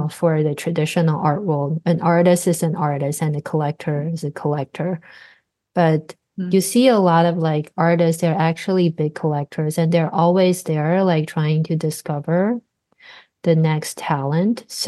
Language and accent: English; Taiwan; now in United States; I am originally from Taiwan and I have been here for 12 years.